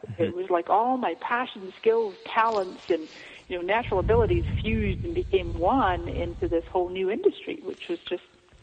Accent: Scotland, United Kingdom; moved away as an adult; I came to this country from Scotland in 99

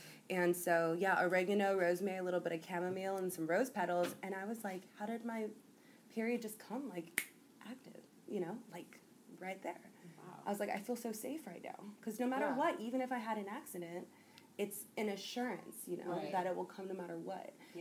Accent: California, United States; I'm like, kind of grew up in the city. I grew up in the San Fernando Valley.

